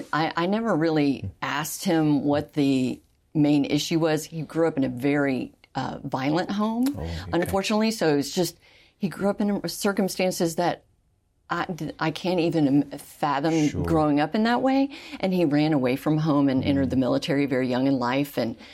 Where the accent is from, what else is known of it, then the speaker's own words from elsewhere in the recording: Houston, Texas, United States; Sure. I grew up in Houston, Texas, in a small middle-class family.